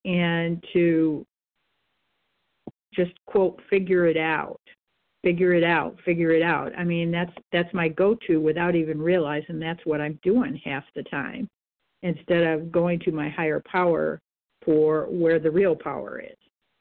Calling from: Michigan, United States; recovered compulsive eater, overeater from Michigan also.

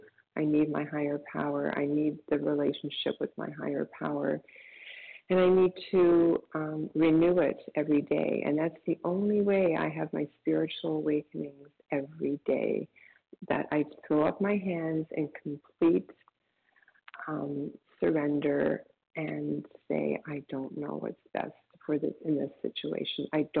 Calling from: Toronto, Ontario, Canada; from Toronto, Canada.

